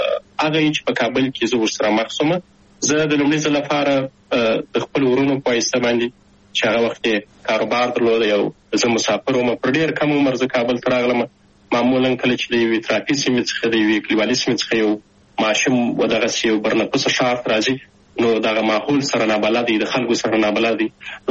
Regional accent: Shajoy, Zabul, Afghanistan; also born or lived in Kabul; زه اصلا د زابل ولایت د شاجوی ولسوالی یم. تقریبا په 2015 میلادي کې د زابل په شاجوی کې د مسازو په نوم په یوه کلي کې هلته ونړۍ ته راغلم

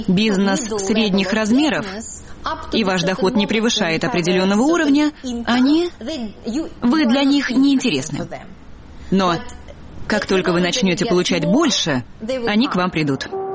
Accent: Ukraine; first language Russian; now in United States; мой родной язык русский. Как определить свою национальную принадлежность? Я родилась в Советской Украине. Выросла в Советском Союзе. У меня польские и белорусские корни со стороны отца, а моя мама корнями из России и из Харькова в Восточной Украине.

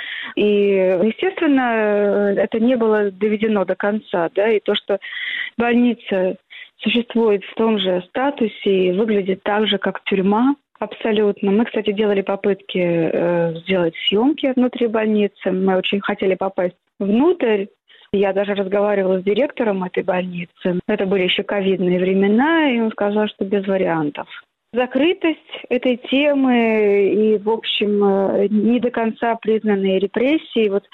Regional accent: Russia; moved away as an adult; now in Warsaw, Poland; Вы знаете, я сейчас живу в Варшаве, куда мы перебрались из России.

